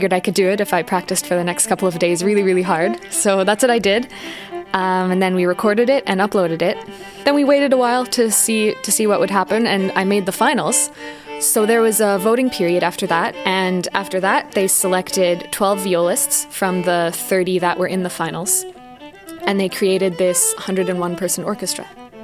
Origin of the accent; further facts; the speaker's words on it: Victoria, British Columbia, Canada; I'm from Victoria, BC, which is in Canada, and I play the viola.